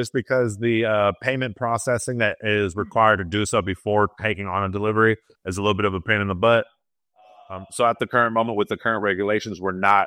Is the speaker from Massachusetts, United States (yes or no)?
no; California, United States; which is, you know, damning for me to say as a Californian.